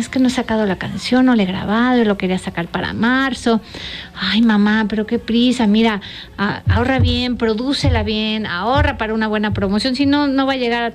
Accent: Aguascalientes, Mexico; al final todo se alineó para que fuera en Aguascalientes. Entonces lo hice en mi tierra natal, porque está también mi tierra.

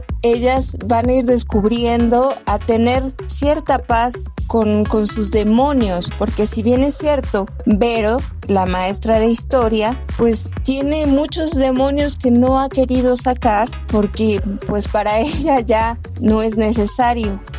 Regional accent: Mexico; aquí hay algo que como mexicanos y mexicanas nos podremos sentir identificados

